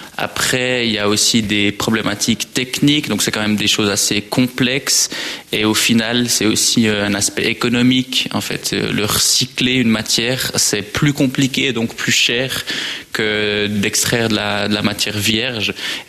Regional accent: Jura, Switzerland; L'arc jurassien est, pour des raisons privées, en fait, on vient du Jura à la base, quelque chose qui nous tient à cœur.

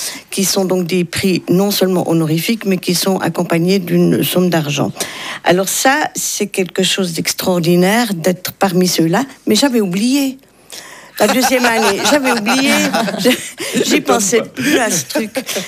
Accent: Zurich, Switzerland; comme je suis née à Zurich et que j'ai fait mes écoles à Zurich

